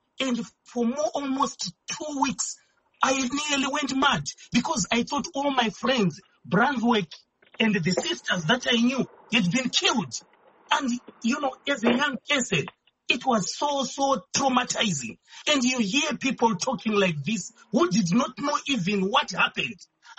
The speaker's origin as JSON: {"language": "English", "region": "Midlands", "country": "Zimbabwe", "tie": "born or raised there", "said": "I grew up in the Midlands."}